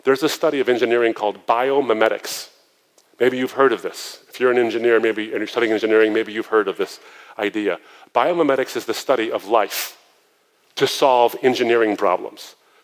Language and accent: English; Michigan, United States; I'm from Michigan, so I have a lot of sweaters. It's cold.